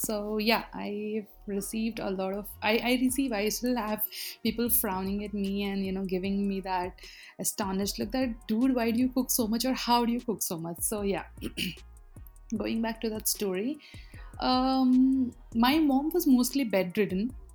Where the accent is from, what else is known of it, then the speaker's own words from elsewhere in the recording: Hyderabad, Telangana, India; because I'm born and raised in Hyderabad, we are all very well acquainted with biryani